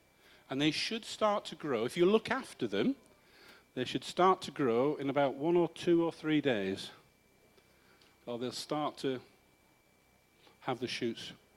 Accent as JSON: {"language": "English", "region": "Yorkshire and the Humber", "country": "United Kingdom", "accent": "Yorkshire", "said": "Don't take the mic out of my Yorkshire accent."}